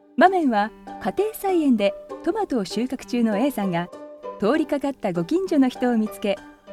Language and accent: Japanese; Niigata, Japan; 新潟生まれの新潟育ち、現在恋人募集中の越後美人でございます。